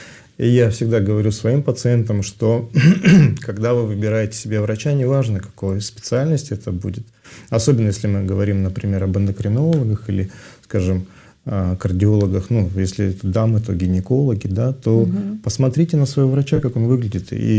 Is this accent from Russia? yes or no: yes; Omsk, Omsk Oblast, Russia; born there; Я родился в городе Омске. Угу. Это Сибирь.